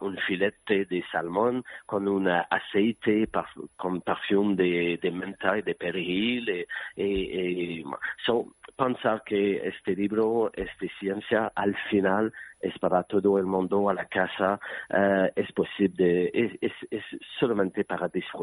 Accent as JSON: {"language": "Spanish", "country": "Canada", "second_language": "Spanish", "lives_now": "Barcelona, Spain", "said": "pero vivo en Barcelona desde diciembre. Soy de Canadá, pero vivo aquí. Me gusta España mucho."}